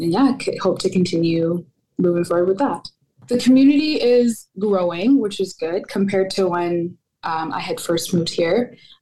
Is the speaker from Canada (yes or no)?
yes; Edmonton, Alberta, Canada; also born or lived in Khartoum, Sudan; I am from Edmonton, Alberta, as he said. I was born in Sudan, in Khartoum, and then moved here about 20 years ago, so Edmonton's now home.